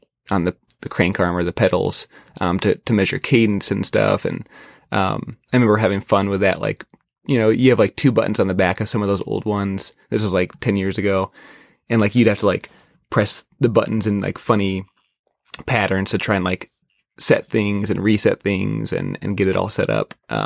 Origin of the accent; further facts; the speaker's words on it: Midwest, United States; As I could growing up in the Midwest, played some golf, in college.